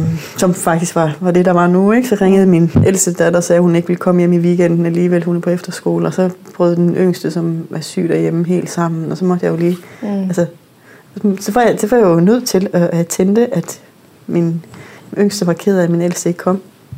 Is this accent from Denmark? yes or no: no; Northern Norway, Norway; Jeg voksede op i Nord-Norge, som min far er same, så jeg har hele min familie er samer.